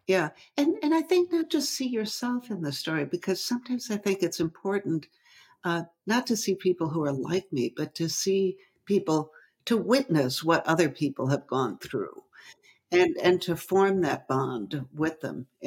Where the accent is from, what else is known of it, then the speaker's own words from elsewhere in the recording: Midwest, United States; I was from the Middle West. I was really scared.